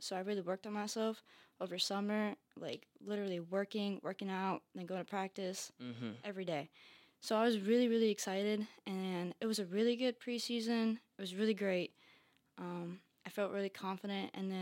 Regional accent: Mooresville, Indiana, United States; Well, Mooresville, Indiana. Mm-hmm. So Indy, yeah. But I went to Center Grove High School.

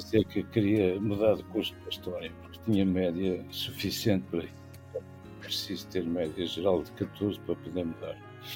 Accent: Porto, Portugal; embora tivesse voltado ao Porto, que era a minha terra.

